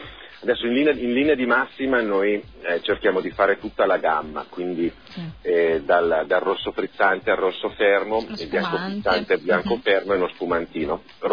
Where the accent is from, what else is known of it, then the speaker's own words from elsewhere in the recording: Poggio Rusco, Lombardy, Italy; Nato a Poggio Rusco, per cui noi siamo, i vigneti sono a Poggio Rusco, noi siamo di Poggio Rusco